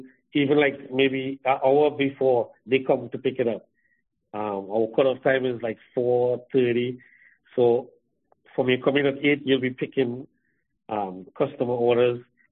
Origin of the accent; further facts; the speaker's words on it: Trinidad & Tobago; moved away as an adult; Well, I came here from Trinidad in 1988, and I was only 19 at the time.